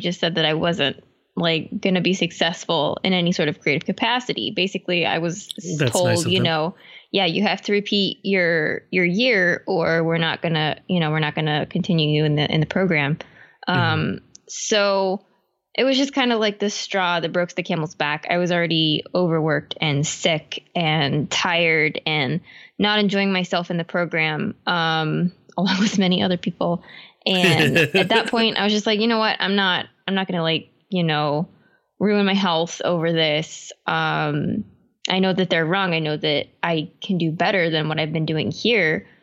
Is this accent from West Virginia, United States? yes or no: yes; Weirton, West Virginia, United States; I'm from northern West Virginia, actually. North of Wheeling, southwest of Pittsburgh, mm-hmm. Right in the panhandle. Yeah, little town called Weirton.